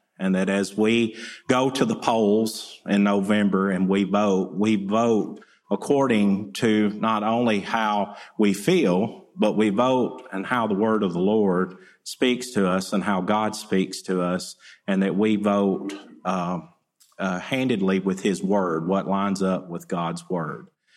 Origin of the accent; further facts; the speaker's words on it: Tennessee, United States; I grew up in Northwest Tennessee, and my father is a Cumberland Presbyterian minister, pastor.